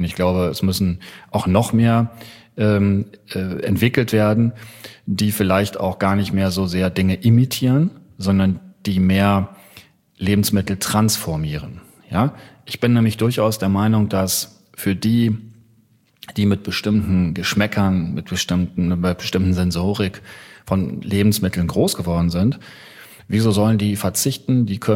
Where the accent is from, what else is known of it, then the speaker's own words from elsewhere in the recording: North Rhine-Westphalia, Germany; ich bin in Westfalen groß geworden.